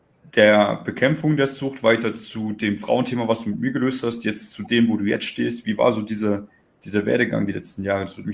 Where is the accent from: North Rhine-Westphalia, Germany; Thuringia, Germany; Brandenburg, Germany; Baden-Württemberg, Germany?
Thuringia, Germany; wir kommen ja beide aus Thüringen, aus einer ähnlichen Ecke